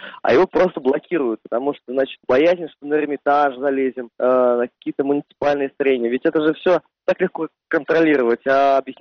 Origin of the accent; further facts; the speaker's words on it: Belarus; Все белорусы коренные.